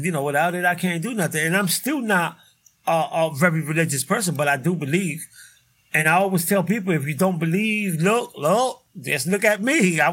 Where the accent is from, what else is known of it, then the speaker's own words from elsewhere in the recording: New York, United States; I asked her, you know, I'm from New York.